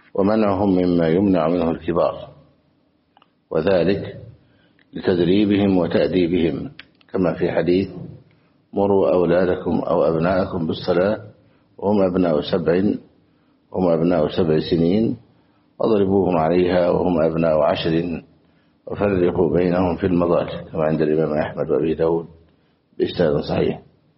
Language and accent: Arabic; Egypt; موجودين عندنا في مصر